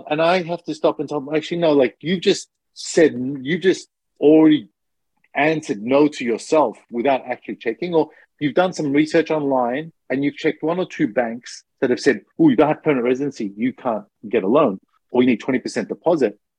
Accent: Australia; because I'm Australian and interest rates are under 1%.

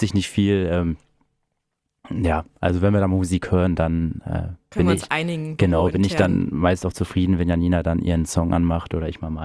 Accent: Großenheidorn, Lower Saxony, Germany; Ich komme gebürtig aus Großenhaidern. Mhm. Dementsprechend natürlich auch die Bindung zu dem Verein dort. Bin dort aufgewachsen und bin dann vor knapp 2 Jahren nach Hannover gezogen, in die Südstadt

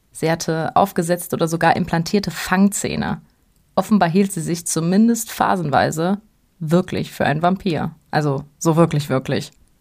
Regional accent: Recklinghausen, North Rhine-Westphalia, Germany; Alles so irgendwie im Kreis Recklinghausen. Ich finde das gruselig, weil das ist im Ursprung meine Heimat, liebe Leute.

